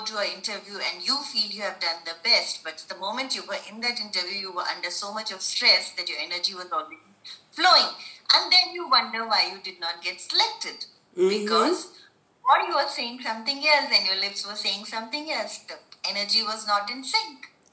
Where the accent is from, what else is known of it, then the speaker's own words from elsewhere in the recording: Gurugram, Haryana, India; I'm from Gurgaon, Haryana.